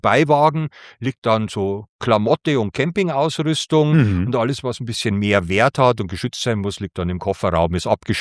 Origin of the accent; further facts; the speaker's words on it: Regensburg, Bavaria, Germany; Ich bin zwar in meiner Heimatstadt Regensburg gestartet